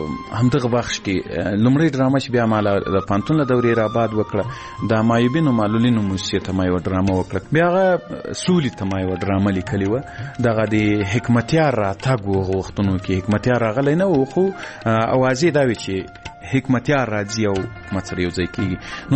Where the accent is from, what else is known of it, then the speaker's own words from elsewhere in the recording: Ghazni, Afghanistan; ځکه زه له غزنی څخه یو دوه درې کسان وو